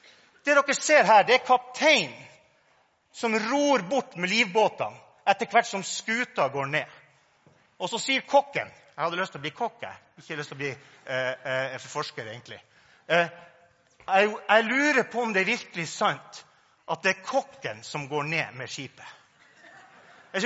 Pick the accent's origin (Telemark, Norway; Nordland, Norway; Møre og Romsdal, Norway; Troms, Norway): Troms, Norway; Harstad; Jeg vokste opp I Harstad, oljebyen I nord.